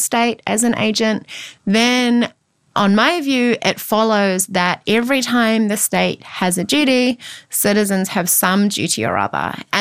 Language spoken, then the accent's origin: English; New Zealand; now in Australia; So I'm a New Zealander. I don't have the right to vote in Australia. I'm not yet a citizen.